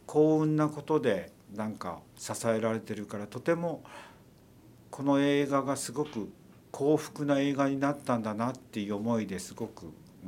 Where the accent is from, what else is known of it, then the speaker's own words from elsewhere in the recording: Himeji, Hyogo, Japan; 今はその姫路城のところが立ち退いて、